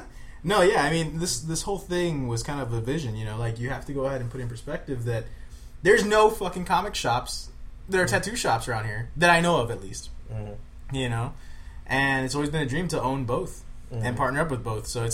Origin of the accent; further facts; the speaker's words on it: Hialeah, Florida, United States; it's like, oh, where are you from? Hialeah.